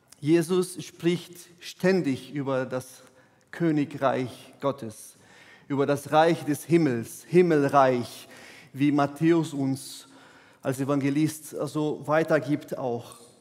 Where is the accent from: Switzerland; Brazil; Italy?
Brazil; German is a second language; now in Germany; Für mich als Brasilianer, das ist ein bisschen schwer nachvollziehen.